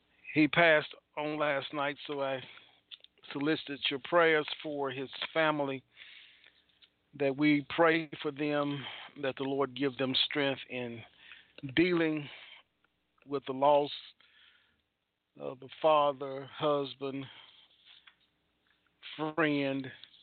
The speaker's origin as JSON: {"language": "English", "town": "Dixonville", "region": "Tennessee", "country": "United States", "tie": "born or raised there", "said": "Lived in the community that I grew up in Dixonville, Tennessee."}